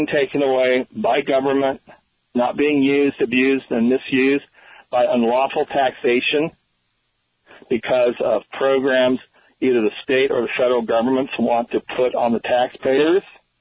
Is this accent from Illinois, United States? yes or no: yes; Illinois, United States; Just quickly, I'm from Illinois. Illinois is predominantly Democrat.